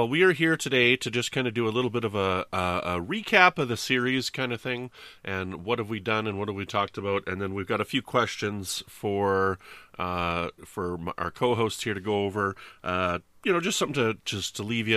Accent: United Kingdom; I will say, being a British person, your humor is less dry than Hitch's.

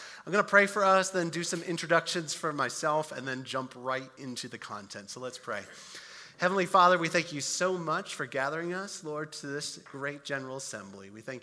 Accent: Philadelphia, Pennsylvania, United States; This is us in New York. We're from Philadelphia, but I'm also in the Presbytery of the East and bringing in churches.

